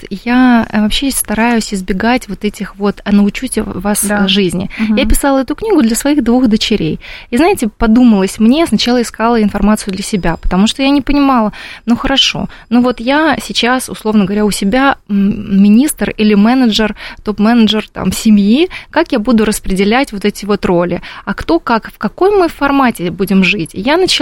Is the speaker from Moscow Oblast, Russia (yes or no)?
yes; Moscow Oblast, Russia; У нас в поселке живет 1000 домов, ну, то есть это очень много семей, там 5000 людей. Я из Подмосковья, да.